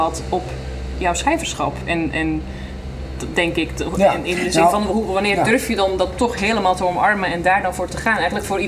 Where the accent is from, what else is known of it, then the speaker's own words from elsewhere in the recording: Flanders, Belgium; Ook aan het feit dat ik uit Vlaanderen kwam, denk ik.